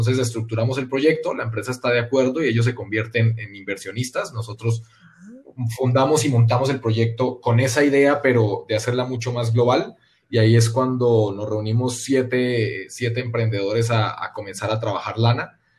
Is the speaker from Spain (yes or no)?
no; Cali, Valle del Cauca, Colombia; also born or lived in Bogotá; now in Mexico; Yo nací en Bogotá, pero viví toda mi vida en Cali, que es una ciudad pequeña del suroccidente de Colombia.